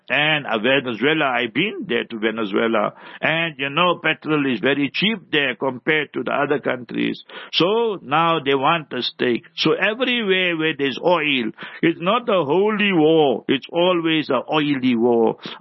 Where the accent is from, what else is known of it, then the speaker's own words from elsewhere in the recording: South Africa; born there; We are the victims of apartheid. I was born in apartheid. I was born in the African location.